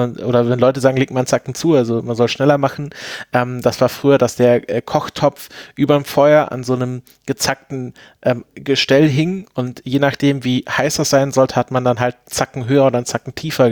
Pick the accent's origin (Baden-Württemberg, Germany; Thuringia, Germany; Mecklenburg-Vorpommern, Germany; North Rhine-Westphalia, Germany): Baden-Württemberg, Germany; now in Potsdam, Germany; Ich komme ja selbst aus Schwaben, beziehungsweise aus dem Schwarzwald, ist ja dann immer so aus einem fließender Übergang.